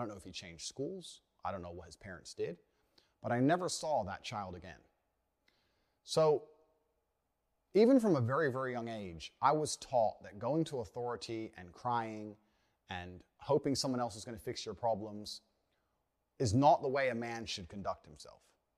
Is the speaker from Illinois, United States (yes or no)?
yes; Chicago, Illinois, United States; I grew up in South Side of Chicago. I'm obviously a person of color.